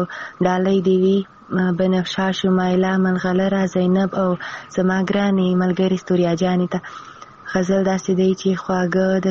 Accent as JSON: {"language": "Pashto", "region": "Khyber Pakhtunkhwa", "country": "Pakistan", "said": "له جنوبي وزیرستان راغلی یم"}